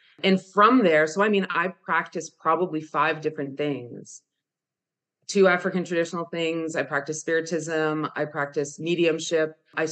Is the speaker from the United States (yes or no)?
no; Canada; you know, I'm French Canadian. So they came over in the 1600s and stayed.